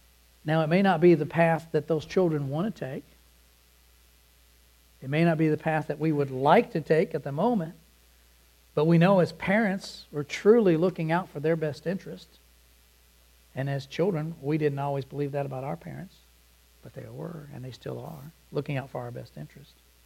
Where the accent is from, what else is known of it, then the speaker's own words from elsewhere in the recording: Louisville, Kentucky, United States; I stand here today because of faithful men and women in my church where I grew up in Louisville